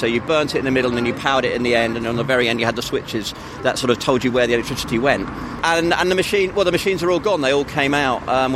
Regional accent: London, United Kingdom; as a Londoner, you pick up the Evening Standard

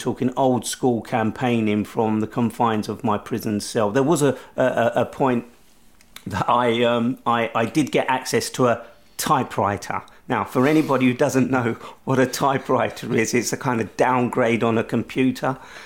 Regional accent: London, United Kingdom; So at the age of 20, as a Londoner, I was arrested.

